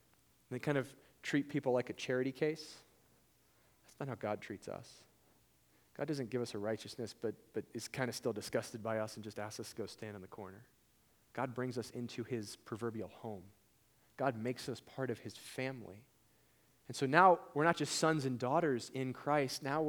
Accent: Mexico; There's a guy that I knew growing up in Mexico, who was in a church that we were part of.

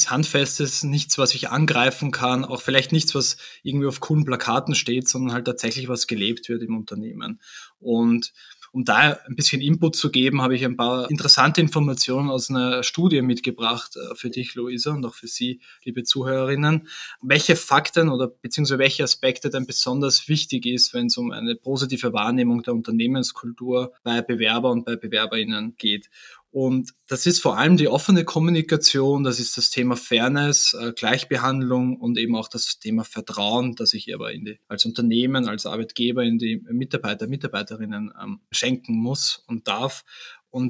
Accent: Vienna, Austria; Und wie man unschwer an meinem Dialekt erkennen kann, sitze ich hier in Wien, wo auch das Headquarter von Kununu ist.

